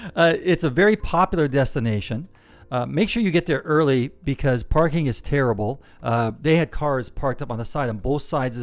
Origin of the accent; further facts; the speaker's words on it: California, United States; we know this because, you know, we grew up in California.